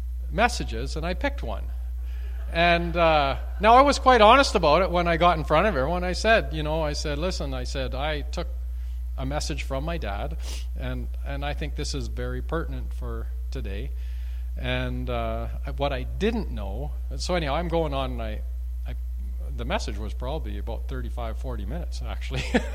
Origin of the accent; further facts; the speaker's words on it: Fort St. James, British Columbia, Canada; Growing up, when we went to I moved from Fort St. James. My dad was a pastor there.